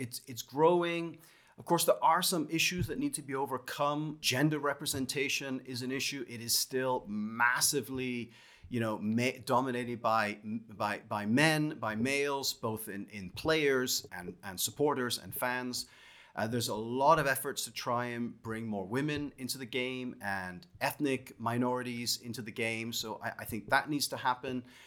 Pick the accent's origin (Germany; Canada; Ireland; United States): Canada; I'm Canadian, so ice hockey is a big thing for me.